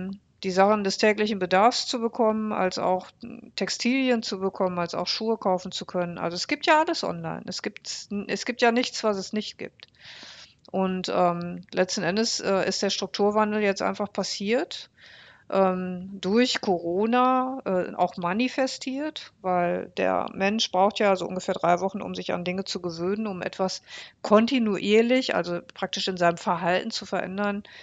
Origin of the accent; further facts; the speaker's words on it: Bocholt, North Rhine-Westphalia, Germany; Ich sitze hier gerade in einem Coworking Space mitten in der Innenstadt von Bocholt, meiner Heimatstadt.